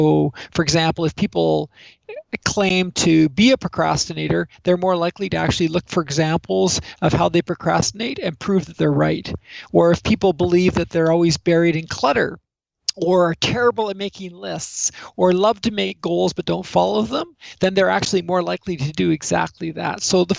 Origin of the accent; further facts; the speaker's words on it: Canada; Canadians love Australia.